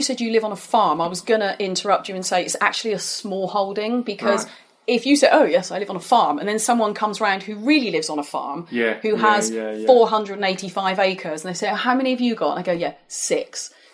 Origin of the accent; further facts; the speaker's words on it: South West England, United Kingdom; Middle of Somerset, so middle of nowhere. Grew up playing on farms.